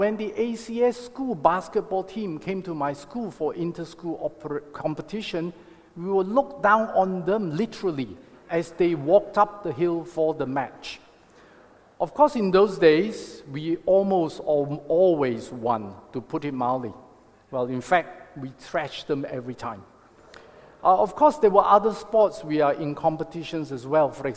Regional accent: Kampar, Perak, Malaysia; Now, I grew up in Kampar

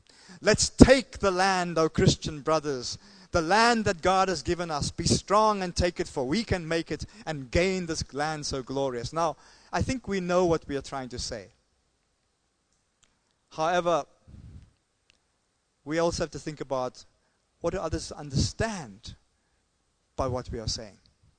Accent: South Africa; I come from South Africa

